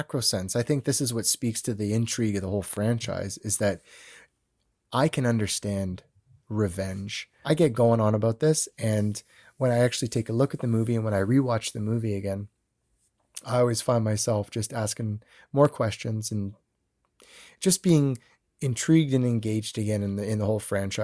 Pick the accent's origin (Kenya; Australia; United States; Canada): Canada; we're Canadian.